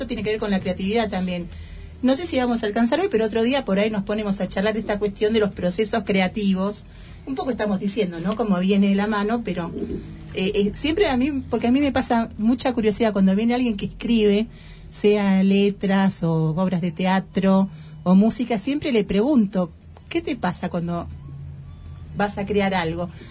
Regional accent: Patagonia, Argentina; Somos de la Patagonia Argentina.

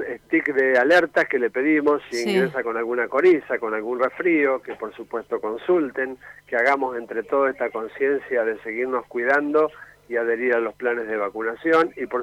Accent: Santa Fe, Argentina; cómo somos los santafesinos, los argentinos

